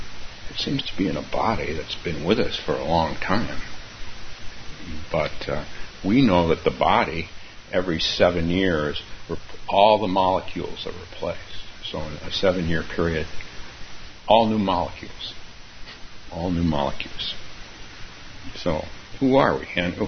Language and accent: English; California, United States; I'm from California. She's from California. We have a bond because we're both from California.